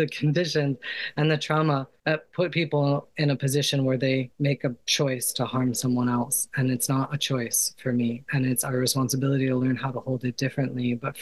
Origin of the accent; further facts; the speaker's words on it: New York City, New York, United States; But I think of growing up in New York City and the first group I joined was ACT UP.